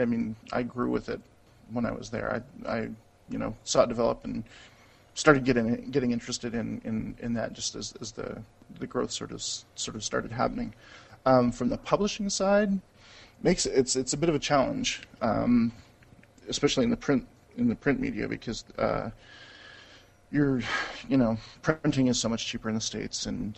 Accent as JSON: {"language": "English", "country": "Canada", "said": "They probably turned off as soon as they heard I was from Canada anyway."}